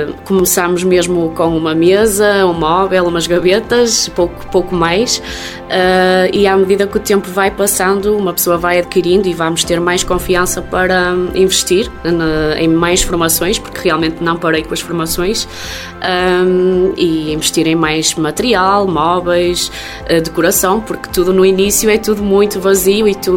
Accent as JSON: {"language": "Portuguese", "town": "Santa Marta de Portuzelo", "region": "Viana do Castelo", "country": "Portugal", "said": "Eu não queria sair da zona da Miadela porque sou de Santa Marta de Portizelo"}